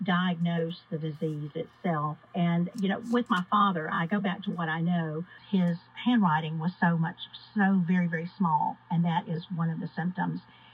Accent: Graceville, Alabama, United States; I actually am from Alabama. I grew up in Graceville, Alabama

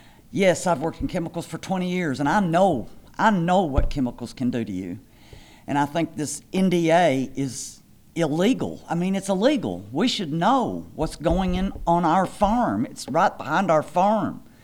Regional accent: Aurora, Kentucky, United States; I'm an implant from Aurora, Kentucky, and I've lived out here for 24 years.

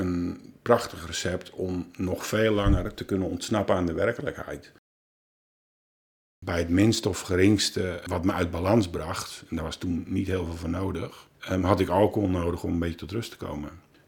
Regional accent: Haarlem, North Holland, Netherlands; born there; Ik ben geboren in Haarlem als oudste van 7 kinderen.

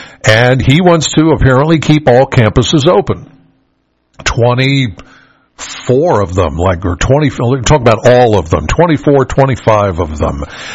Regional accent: Pennsylvania, United States; All right, I'm originally from York County.

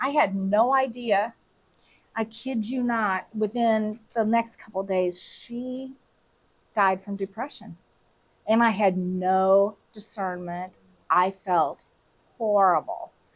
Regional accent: Indiana, United States; now in Tennessee, United States; Now, Tennessee, it's not so bad, but, you know, I'm from Indiana, and anything up north, it's like nobody speaks to anybody

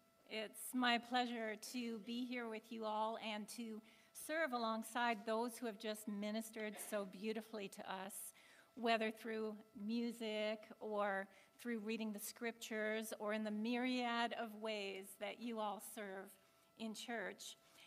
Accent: Canada; And I'm a Canadian, and so that's meaningful.

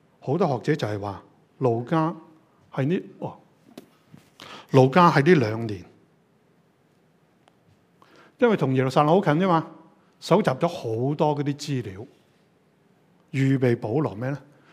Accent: China; 我中国人

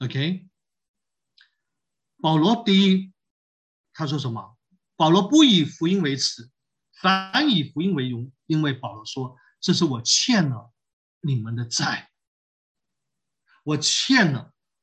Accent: China; 我们中国人讲一个人，你就很有印象

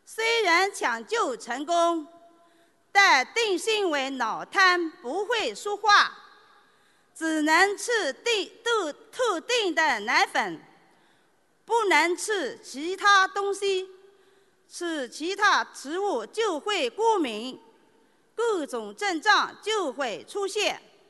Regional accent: Jiangsu, China; 我来自江苏

